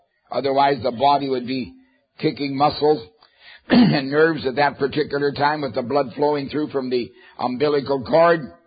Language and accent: English; Alberta, Canada; fact is, I was born in southern Alberta, but there's no problem understanding the way I speak that I come from the West.